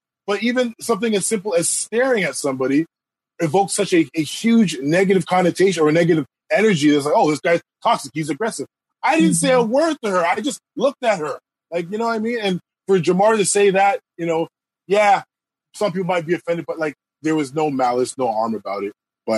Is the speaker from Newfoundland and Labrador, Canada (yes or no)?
no; Scarborough, Ontario, Canada; I'm from Scarborough.